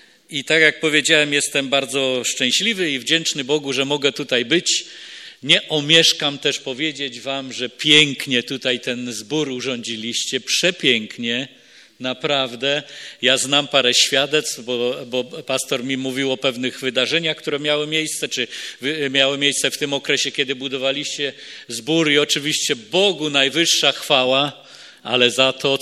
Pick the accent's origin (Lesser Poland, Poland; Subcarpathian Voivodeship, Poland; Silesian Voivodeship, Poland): Silesian Voivodeship, Poland; Dzięgielów; moved away as an adult; also born or lived in Wisła; now in Gorzów Wielkopolski, Poland; 63 lata temu urodziłem się w Wiśle. Wysoko w górach mieszkałem. Ale potem, kiedy ja miałem 10 lat, rodzice moi przeprowadzili się do pięknej miejscowości, która nazywa się Dzięgielów, i tam mieszkałem przez kolejne prawie 40 lat, chyba 38